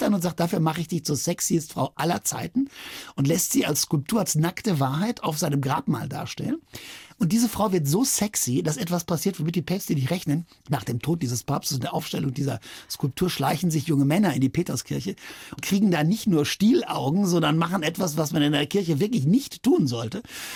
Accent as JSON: {"language": "German", "town": "Wadowice", "region": "Lesser Poland", "country": "Poland", "tie": "born or raised there", "said": "dann stand ich da den ganzen Sommer als zweiter Torpfosten auf dem Feld in Wadowice in meinem Heimatort"}